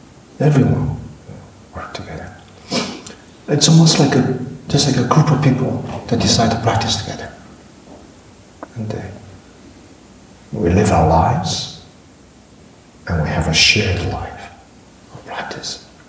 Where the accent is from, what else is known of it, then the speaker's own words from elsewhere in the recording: New Jersey, United States; also born or lived in New York; Because I grew up here, in the States, New Jersey and New York, actually.